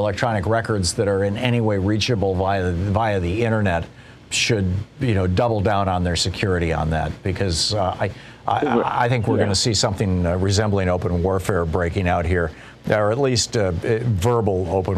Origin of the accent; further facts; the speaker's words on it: Germany; first language German; English is a second language; German is my mother tongue, but after going to college in Britain and grad school in America, I'm now more comfortable talking about politics in English.